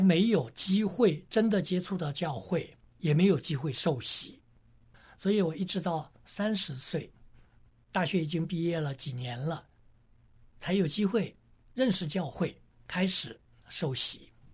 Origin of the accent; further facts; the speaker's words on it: China; 我出生在一个基督徒的家庭里面，但是我成长的那一段是在国内的文革时期